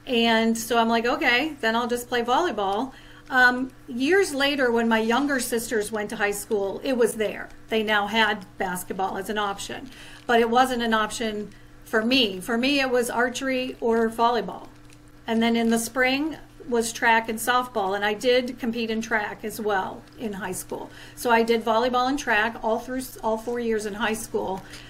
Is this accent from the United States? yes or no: yes; Belleville, Illinois, United States; And I was from the Belleville area, just east of St. Louis